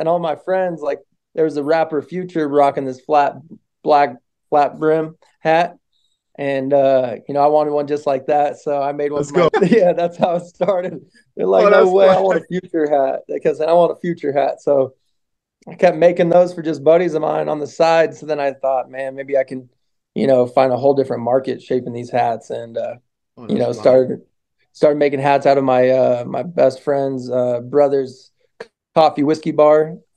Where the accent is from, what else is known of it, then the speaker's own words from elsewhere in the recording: Denver, Colorado, United States; I mean, I grew up more on my mom's side of her family. Growing up in Denver, I played sports.